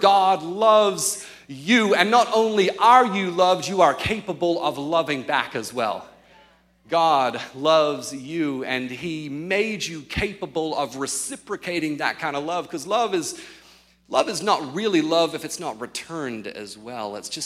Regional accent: Australia; I grew up in Australia, but I was living overseas at the time

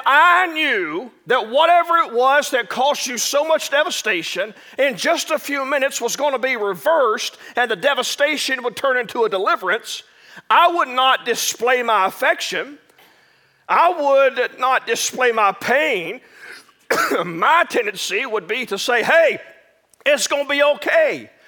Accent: Arkansas, United States; I grew up in Sticks of South Arkansas where there are more cattle than people.

